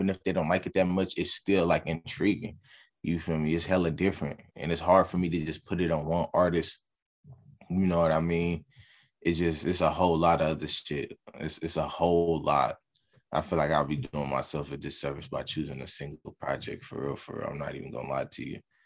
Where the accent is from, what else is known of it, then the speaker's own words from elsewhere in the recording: California, United States; I'm from the Bay Area.